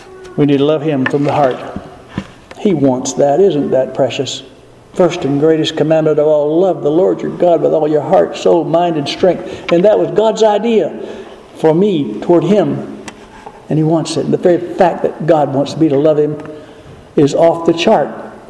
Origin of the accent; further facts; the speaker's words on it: Georgia, United States; I could get lost in southern Georgia, that right near my hometown. It's changed. Old friends are not there.